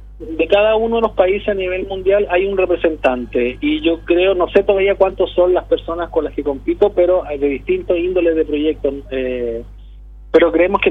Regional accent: Chile; accent: Chilean; moved away as an adult; now in Paraguay; Yo soy nacido en Chile, pero vivido, criado, en mis tradiciones. Tengo el acento chileno porque obviamente estudié en Chile, hice toda mi carrera profesional allá, pero me vine aquí a hacer un granito de arena a Paraguay.

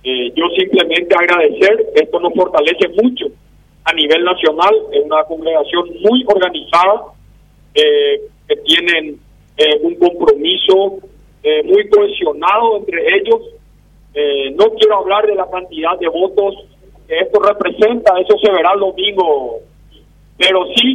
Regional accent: Paraguay; nosotros como paraguayos

